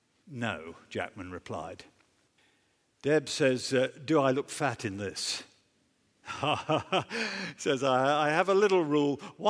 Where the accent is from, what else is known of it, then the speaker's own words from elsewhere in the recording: United Kingdom; Yeah, then, well, I'm a Brit.